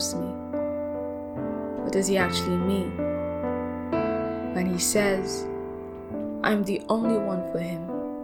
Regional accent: Nigeria; As a Nigerian spoken word artist, I deal with a lot of my emotions better by putting words down to express myself.

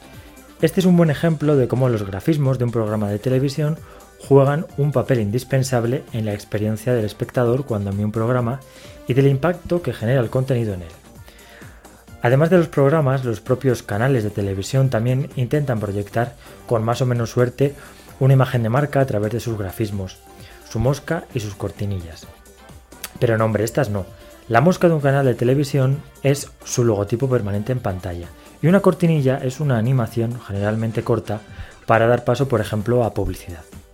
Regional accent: Valladolid, Castile and León, Spain; yo, por ejemplo, no soy de Madrid, soy de Valladolid

